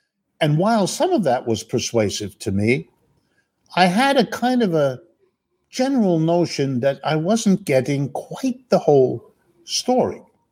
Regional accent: Youngstown, Ohio, United States; born there; first language French and German; English is a second language; I'm the child of immigrants. That is, I was born in Youngstown, Ohio, so I'm as American as that makes me.

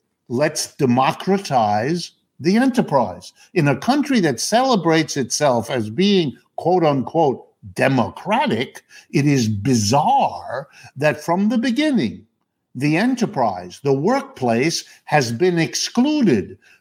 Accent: Youngstown, Ohio, United States; born there; first language French and German; English is a second language; I'm the child of immigrants. That is, I was born in Youngstown, Ohio, so I'm as American as that makes me.

